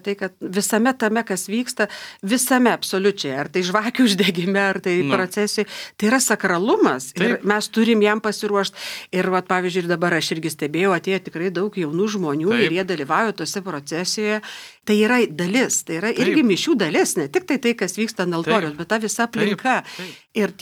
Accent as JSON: {"language": "Lithuanian", "town": "Kaunas", "region": "Kaunas County", "country": "Lithuania", "said": "aš irgi esu kaunietė"}